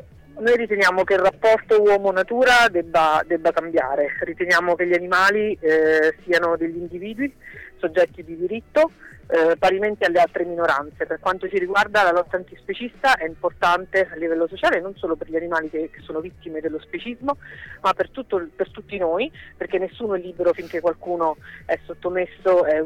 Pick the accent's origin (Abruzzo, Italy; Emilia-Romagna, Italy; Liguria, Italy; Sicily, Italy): Abruzzo, Italy; perché sono un abruzzese che nella sua vita ha avuto la fortuna